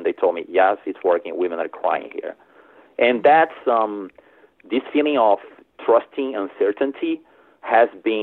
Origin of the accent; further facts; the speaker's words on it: Brazil; English is a second language; now in United States; Yeah, I'm originally from Brazil. That's why I have this accent. But I'm also American, right? So I vote, I pay taxes, I'm doing my part. I grew up in Brazil, born and raised.